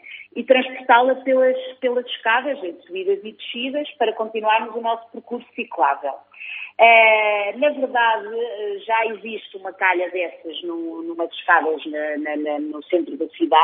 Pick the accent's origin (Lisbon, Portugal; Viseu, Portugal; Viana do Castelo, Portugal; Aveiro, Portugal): Aveiro, Portugal; Oiã; now in Aveiro, Portugal; pela cidade de Aveiro, vivo cá há cerca de 25 anos, sou natural de Oiã, Oliveira do Bairro. Estudei em Lisboa, portanto tive alguns os anos de licenciatura fora daqui, mas já estou cá a trabalhar há cerca de 20 anos.